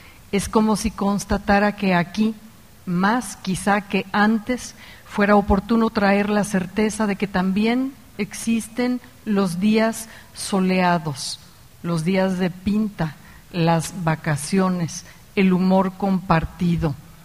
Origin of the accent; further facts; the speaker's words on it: Mexico; Vengo de México, un país que sobre todo a raíz de su pasado proceso electoral ha vivido una fractura